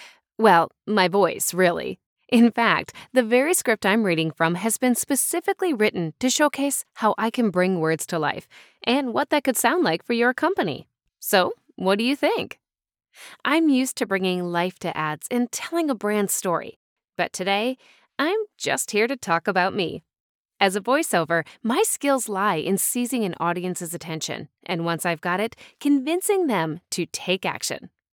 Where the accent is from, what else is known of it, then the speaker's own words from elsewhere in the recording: United States; accent: General American; now in Nashville, United States; I have a diverse voice, with my main accent being General American or Midwestern. Currently located in Nashville, Tennessee